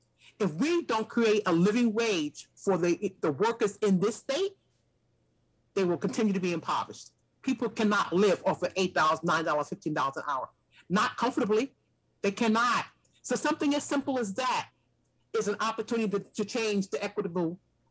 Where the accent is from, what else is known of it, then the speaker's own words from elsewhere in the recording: New York City, New York, United States; I am from New York City.